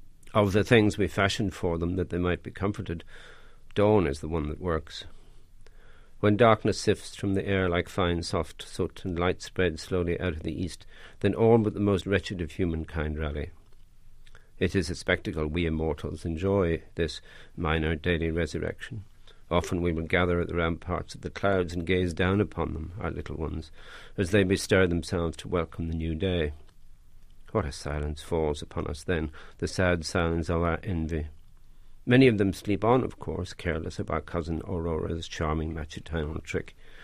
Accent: Ireland; Yeah, English doesn't feel to us like our first language.

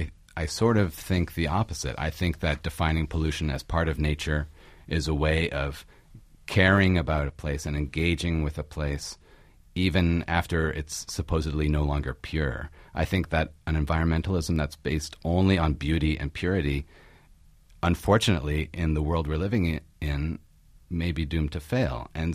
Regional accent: Seattle, Washington, United States; I grew up in Seattle, and there was a paper mill up north from Seattle.

